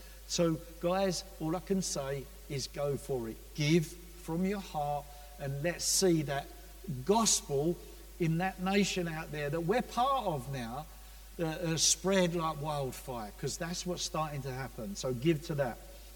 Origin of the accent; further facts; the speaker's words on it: Basildon, East of England, United Kingdom; I come from Basildon and they're all white.